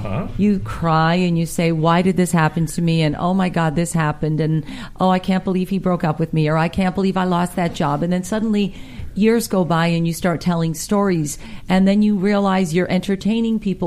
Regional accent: Thunder Bay, Ontario, Canada; born there; I was born in a little city called Thunder Bay. It was called Port Arthur when I was born there.

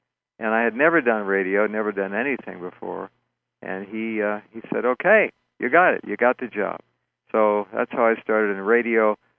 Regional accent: Los Angeles, California, United States; also born or lived in Santa Barbara; I grew up in Los Angeles area, basically, and when I was 17, I moved up to Santa Barbara

